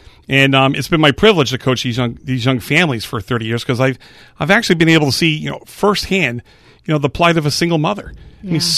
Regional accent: Hamden, Connecticut, United States; now in Branford, United States; So I'm from New Haven. Town of Hampden's where I was raised.

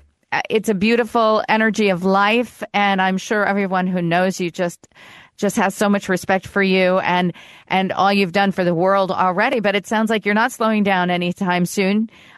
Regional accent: São Paulo, Brazil; I grew up in Sao Paulo, Brazil, back in the 70s when, you know, there were a lot of poor people.

